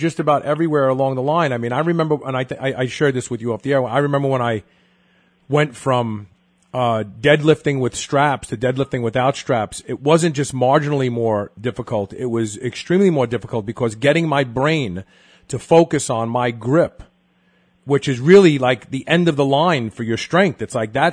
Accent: Brooklyn, New York, United States; I grew up in Brooklyn.

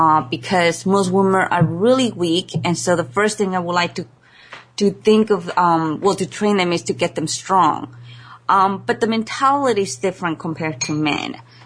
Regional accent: Mexico; even though I'm Asian, I'm consider myself Mexican too, you know, because I grew up in Mexico

